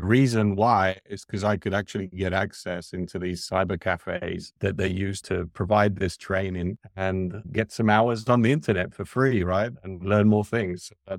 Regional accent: Barcelona, Catalonia, Spain; also born or lived in United Kingdom; I grew up between the UK and Barcelona. So my mother's from Barcelona. My father's from London. At the age of 9, I was living in the UK.

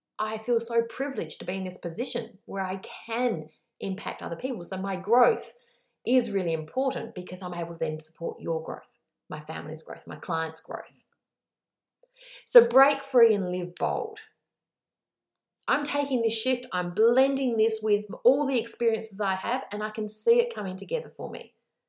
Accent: Australia; now in New Zealand; because I'm Australian living in New Zealand.

